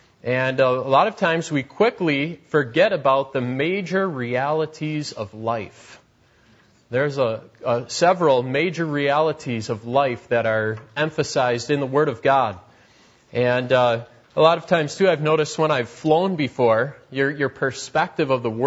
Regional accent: United States; I just remember thinking, wow, this is America. This is my home country.

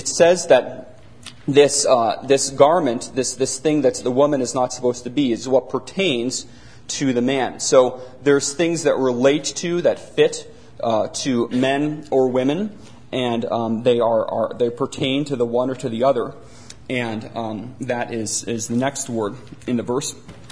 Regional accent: San Francisco, California, United States; When I was growing up in San Francisco, sometimes you would see men dressed like women or women like men.

